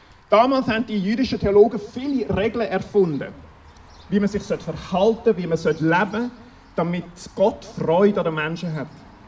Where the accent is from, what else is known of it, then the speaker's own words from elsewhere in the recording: Peru; In Peru, wo ich aufgewachsen bin, wird heutzutage nach wie vor an vielen Orten mit Joch und zwei Tieren gepflügt